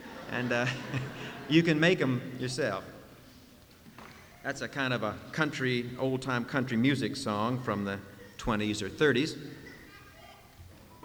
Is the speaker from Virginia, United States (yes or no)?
yes; Lexington, Virginia, United States; this song I learned from a recording of a guy who lived 40 miles from my hometown, my present town of Lexington, Virginia.